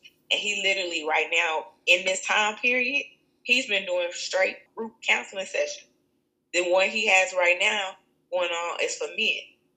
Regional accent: Dallas, Texas, United States; I'm from Dallas, Texas.

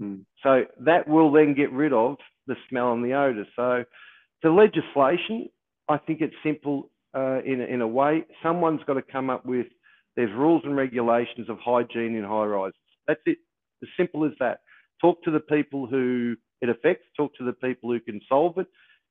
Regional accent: Melbourne, Victoria, Australia; I live in Melbourne. Growing up in Melbourne

